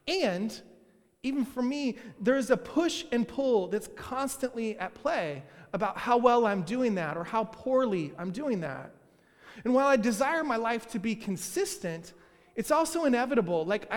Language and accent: English; Kansas City, United States; also born or lived in Texas; I come from Kansas City and then from Texas.